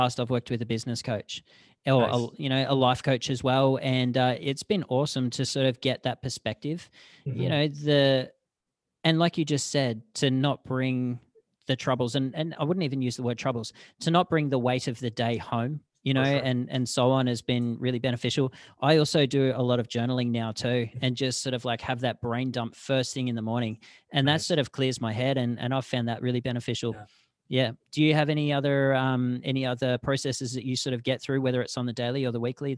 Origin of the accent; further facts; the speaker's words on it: Bendigo, Victoria, Australia; growing up in Australia, I didn't play hockey. And believe it or not, I grew up in a small town called Bendigo, you know, population of about 120,000 people.